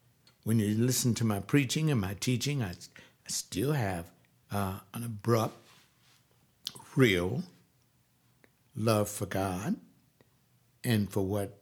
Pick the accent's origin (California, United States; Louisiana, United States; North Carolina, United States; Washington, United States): California, United States; Watts; He's from Belize, and I'm from Watts.